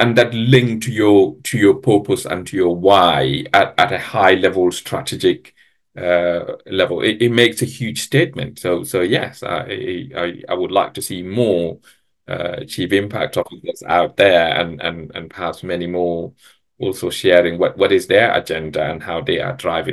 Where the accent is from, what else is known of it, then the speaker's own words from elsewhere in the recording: Gambia; Personally, I'm from the Gambia. It's a tiny little country in West Africa.